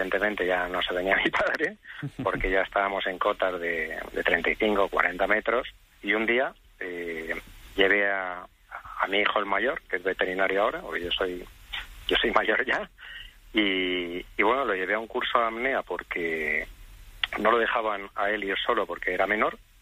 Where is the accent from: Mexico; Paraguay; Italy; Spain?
Spain; Alicante, Valencian Community; somos cuatro hermanos y todos somos de Alicante, y donde tenemos un mar maravilloso